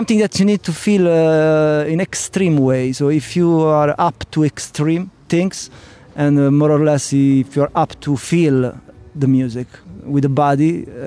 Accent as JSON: {"language": "English", "town": "Bari", "region": "Apulia", "country": "Italy", "second_language": "English", "said": "I discovered reggae in my region, La Puglia. I come from Bari, is the La Botte de la Italy, the south of Italy, and there's a lot of reggae music there because it's the Jamaica of Italy."}